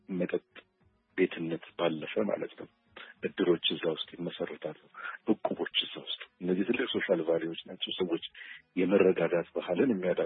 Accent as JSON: {"language": "Amharic", "region": "Addis Ababa", "country": "Ethiopia", "tie": "born or raised there", "said": "እኔ ሰፈሬ ደቡብ ቅራ የሚባለው ፊትበር አካባቢ ነው የተወለድኩት።"}